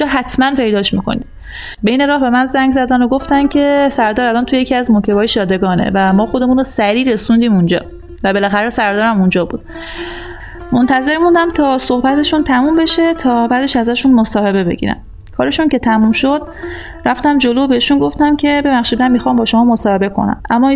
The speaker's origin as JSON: {"language": "Persian", "town": "Abadan", "region": "Khuzestan", "country": "Iran", "said": "حالا از اونجایی که خودم آبادانی هستم و احساس مسئولیت میکردم"}